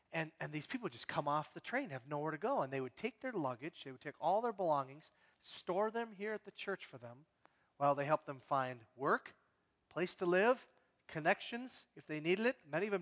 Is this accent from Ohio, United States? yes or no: no; Hibbing, Minnesota, United States; moved away as an adult; Many of you know I grew up in Hibbing, Minnesota, left Hibbing and came down here in 1982.